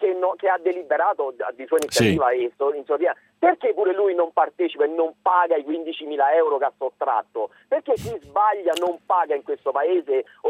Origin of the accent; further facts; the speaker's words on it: Velletri, Lazio, Italy; In realtà sono di Velletri, non di Roma. Chiamo la Velletri.